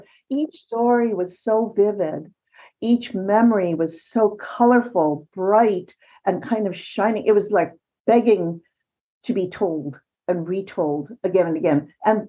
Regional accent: Hawaii, United States; So I grew up in Hawaii.

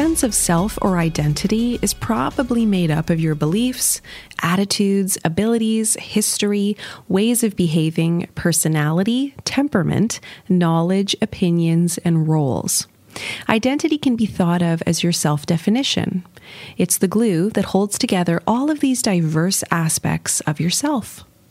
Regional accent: Canada; born there; I was born in Canada

